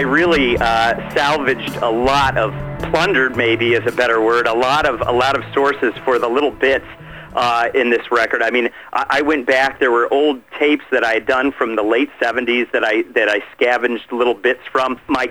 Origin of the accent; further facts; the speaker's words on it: Midwest, United States; I grew up in the Midwest, and as you can imagine on the radio, it was pretty much, you know